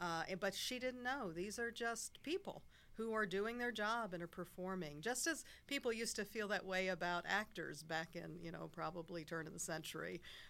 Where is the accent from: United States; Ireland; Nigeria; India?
United States; Cincinnati, Ohio; I'm from the Cincinnati area, and so I needed a summer job before I went to college